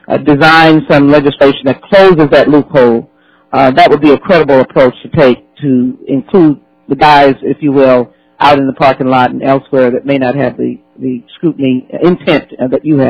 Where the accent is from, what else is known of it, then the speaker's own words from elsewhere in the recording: Texas, United States; I'm from Texas, so you know we've had some misshots and quails